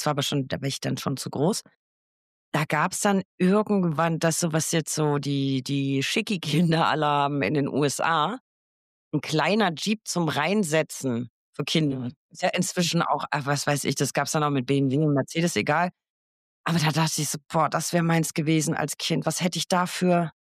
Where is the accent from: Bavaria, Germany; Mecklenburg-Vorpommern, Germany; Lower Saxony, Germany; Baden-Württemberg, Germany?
Bavaria, Germany; Wir kommen aus Franken